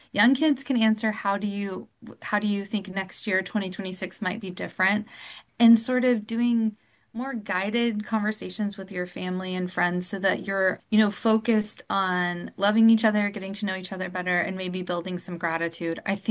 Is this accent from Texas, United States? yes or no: yes; Texas, United States; especially as a Texan